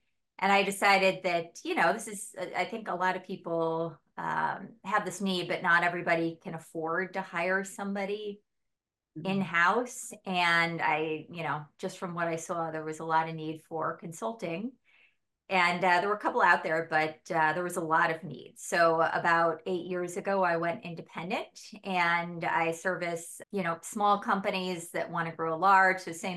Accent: Chicago, Illinois, United States; I knew I needed to pay rent or else I had to leave because I'm from Chicago.

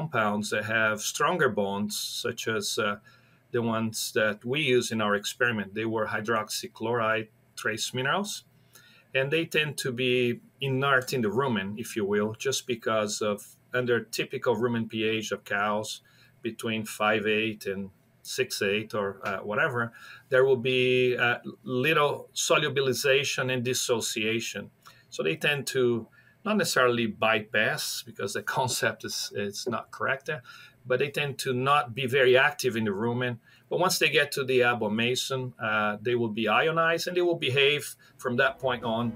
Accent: São Paulo, Brazil; now in United States; So I grew up in a small town about 2 hours from the city of São Paulo.

